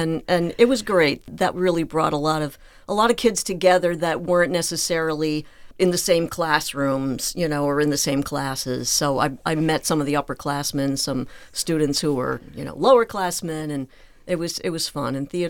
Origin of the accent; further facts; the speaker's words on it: Scranton, Pennsylvania, United States; I was born and raised in Scranton, in right on the, almost on the line, in the Manuka section on Pittston Avenue. And that's where I grew up.